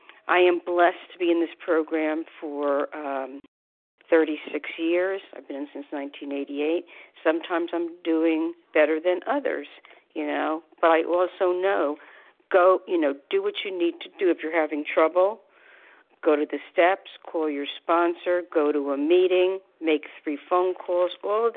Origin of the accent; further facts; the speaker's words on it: New Jersey, United States; from New Jersey.